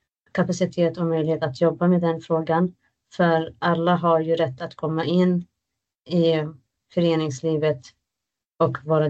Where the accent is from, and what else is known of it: Palestine; now in Sweden